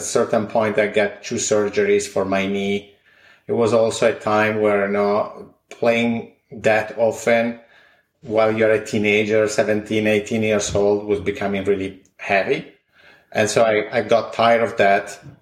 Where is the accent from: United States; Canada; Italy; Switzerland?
Italy; I grew up in Italy in a small town in the northeastern part.